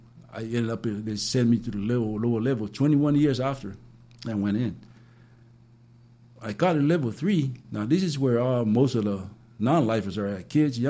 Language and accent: English; Samoa; moved away as an adult; I grew up in Ireland, Samoa. You know, I came here when I was 20.